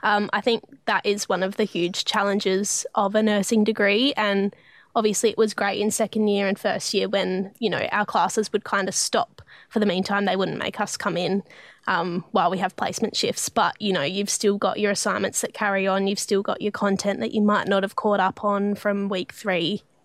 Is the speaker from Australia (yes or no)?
yes; Adelaide, South Australia, Australia; I'm born and raised in Adelaide, went through all my schooling here